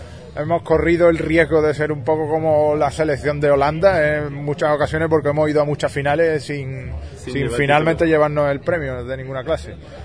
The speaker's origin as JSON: {"language": "Spanish", "country": "Spain", "said": "Simplemente porque somos españoles que hacemos música irlandesa."}